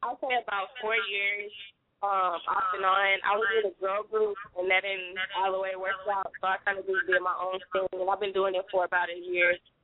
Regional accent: Houston, Texas, United States; You can find me on Twitter at … I'm from Houston. I'm from the South, so you know you're going to like what you hear.

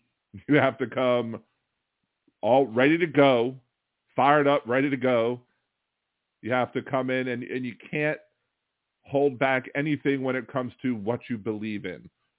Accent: Baltimore, Maryland, United States; now in New Orleans, United States; I'm from Baltimore. You know, I was raised in Baltimore.

